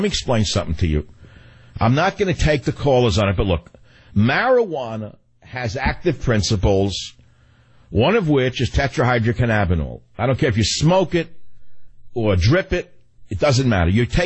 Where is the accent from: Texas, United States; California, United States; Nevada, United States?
California, United States; San Francisco; I remembered when I was going to come back to my hometown of San Francisco, I found